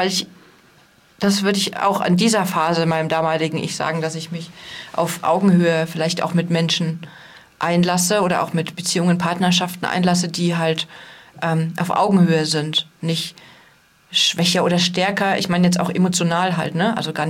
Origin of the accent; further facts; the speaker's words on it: East Germany, Germany; Und wir wissen ja, ich komme ja aus dem Osten.